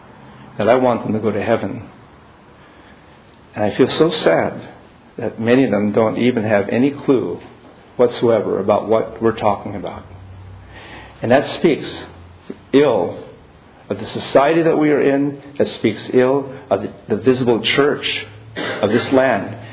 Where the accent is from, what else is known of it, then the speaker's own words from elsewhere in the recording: Monterey, California, United States; I came home to my hometown in Monterey and attended the local church, happened to be a Baptist church